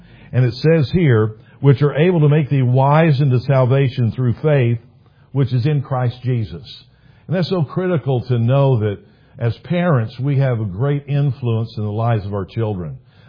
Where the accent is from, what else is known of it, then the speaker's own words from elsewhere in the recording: Manitoba, Canada; also born or lived in United States; I say, from southern Manitoba. And then they say, no. I say that I was born in the United States, but I'm a Canadian by choice. And so we have lived here all this time. This Manitoba's home.